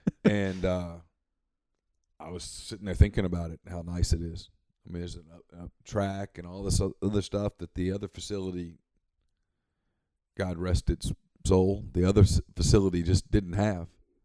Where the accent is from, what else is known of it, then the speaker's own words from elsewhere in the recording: Ruston, Louisiana, United States; And I grew up in Ruston. But Ruston at that time, I swear to you, I think Ruston was bigger than Oxford.